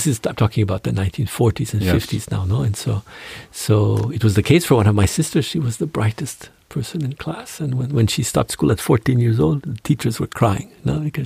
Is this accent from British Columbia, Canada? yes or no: no; Timmins, Ontario, Canada; It's home village, yeah, Timmins. It's a small town, but it's still 30,000 people.